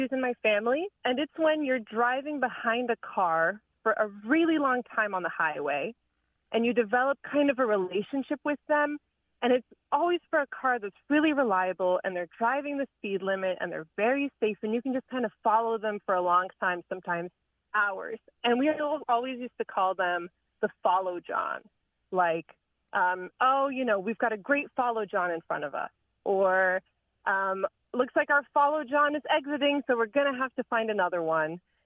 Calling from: Rhode Island, United States; I'm calling from Rhode Island.

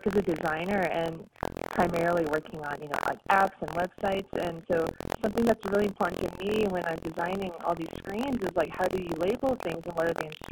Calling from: Seattle, Washington, United States; I'm calling in from Seattle.

